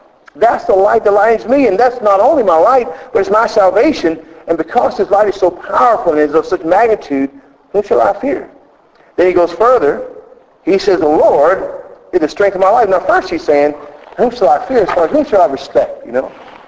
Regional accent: United States; as all of you probably know, I'm from the United States

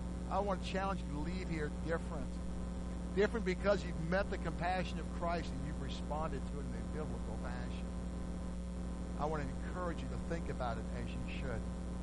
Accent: Canada; born there; I was born in Canada, though I'm an American citizen.

